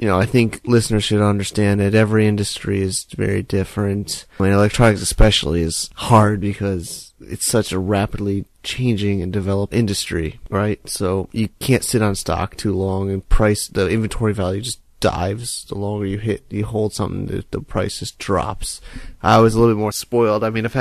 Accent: United States; I think I am American myself, and I think I used to be very gullible.

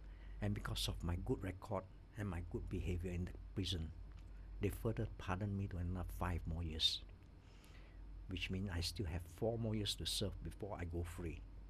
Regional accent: Penang, Malaysia; moved away as an adult; I was from Penang. Of course, I don't want to go back to Penang. I better go down to the city, to Kuala Lumpur, whereby nobody knows me. I have no friend, no relative. I took a bus, came down to KL.

